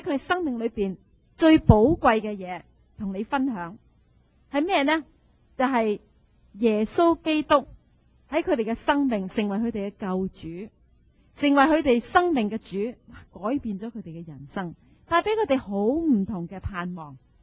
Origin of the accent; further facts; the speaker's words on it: China; 我哋中国人咧唔兴话捉住爸爸妈妈话我爱你咁